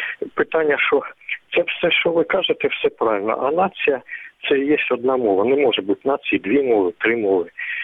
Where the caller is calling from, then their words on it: Donetsk Oblast, Ukraine; Я з Донецької області.